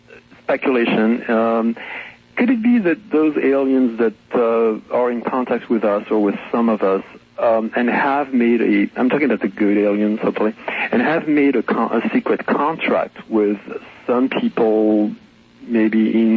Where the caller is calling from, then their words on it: California, United States; I'm calling from the Kingdom of Light. I'm calling from California.